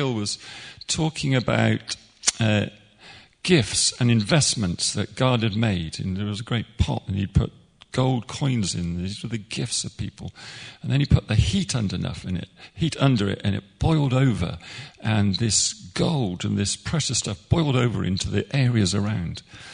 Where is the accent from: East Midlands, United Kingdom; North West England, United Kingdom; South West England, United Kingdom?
South West England, United Kingdom; Bristol; it took me back to my days where I grew up in Bristol.